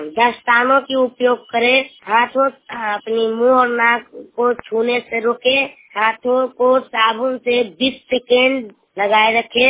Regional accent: Bihar, India; बिहार से आया हूँ

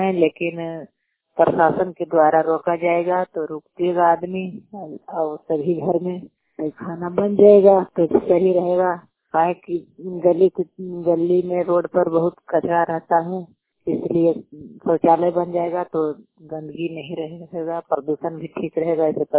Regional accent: Mubarakpur, India; हरनौत प्रखंड है, पचौरा पंचायत है। मेरा गांव मुबारकपुर है, वहाँ से बोल रहे हैं।

